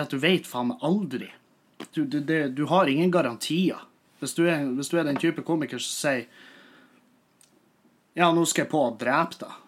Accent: Meløy, Nordland, Norway; jeg har drevet meg ut med lokalt materiale i Meløy, der jeg kommer fra.

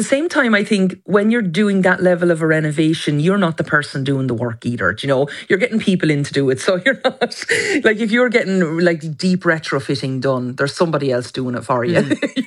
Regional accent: Carnew, Leinster, Ireland; it's in my hometown of Carnew in County Wicklow.

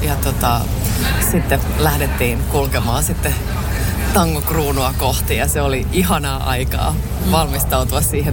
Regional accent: Jalasjärvi, South Ostrobothnia, Finland; meillä Jalasjärvellä Koskuen kylässä tuolla Etelä-Pohjanmaalla, meillä oli siinä tanssilava lähellä

